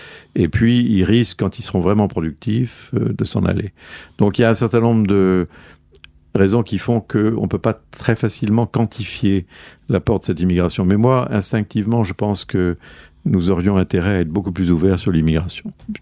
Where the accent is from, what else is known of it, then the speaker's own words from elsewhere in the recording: France; Alors moi, comme je suis français